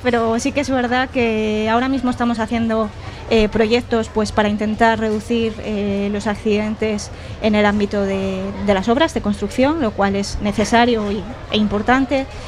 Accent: León, Castile and León, Spain; now in A Coruña, Spain; yo vine hace 5 años por trabajo. Trabajaba por una empresa de aquí de Coruña, pero trabajaba en la delegación de León, de donde soy.

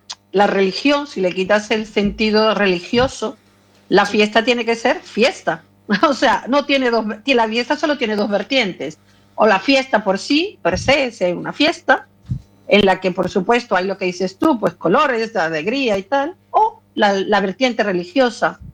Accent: Venezuela; now in Spain; me crié en Venezuela.

